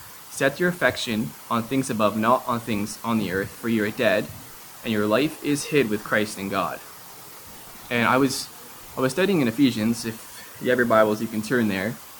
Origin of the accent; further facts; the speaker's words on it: Ontario, Canada; I'm from Ontario too, just lived here for a few more years